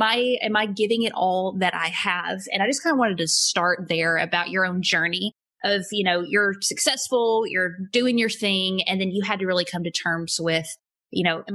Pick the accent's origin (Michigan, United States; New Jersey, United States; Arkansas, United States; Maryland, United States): Arkansas, United States; now in Georgia, United States; I live in Georgia and I'm from Arkansas. So I mean, you cannot just get any more Southern and country hick than that.